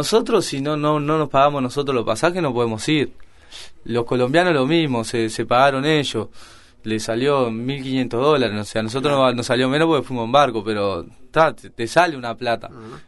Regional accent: Montevideo, Uruguay; todos los que participábamos de la selección somos de Montevideo, no, pero estamos acá en Montevideo

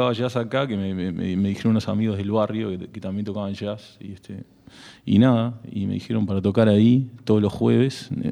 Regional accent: Sweden; now in Montevideo, Uruguay; Y en realidad yo tuve un origen opuesto al de él, porque me crié en Suecia.

